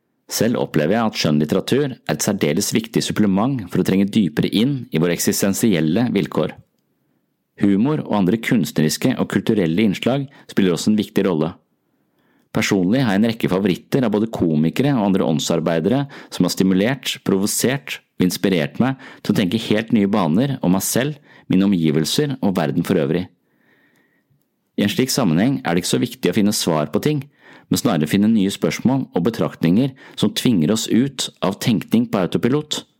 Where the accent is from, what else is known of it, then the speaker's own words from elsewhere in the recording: Tønsberg, Vestfold, Norway; Tønsberg min hjemby, og derfor det både gøy og litt angstprovoserende at salen såpass full av folk.